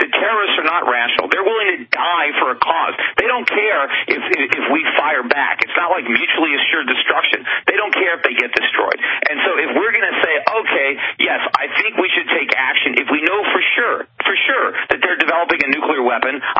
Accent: United States; that is something that I, as an American, take as a serious threat.

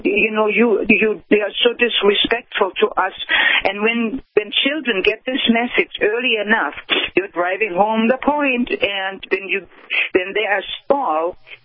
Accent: Poland; now in United States; And my home was in what is now Poland, and it's a beautiful country. And then I grew up in the West and became a kindergarten teacher, taught there for a while, and then I immigrated to the United States in 64

